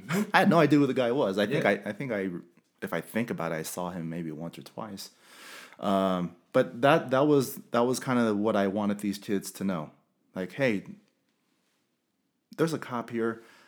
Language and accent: English; Carson, California, United States; It reminded me of where I come from. I'm originally from Los Angeles, Carson, California, and I love where I'm from.